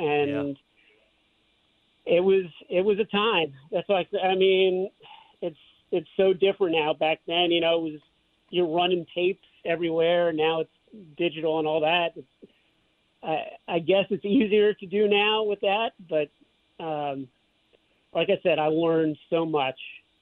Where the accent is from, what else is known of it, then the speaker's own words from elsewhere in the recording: Philadelphia, Pennsylvania, United States; I'm originally from Philadelphia